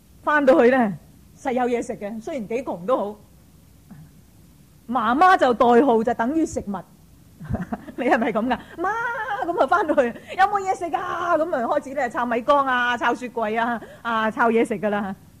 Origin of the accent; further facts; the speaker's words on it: China; 真系我哋中国人咧，唔知点解嗰种隔膜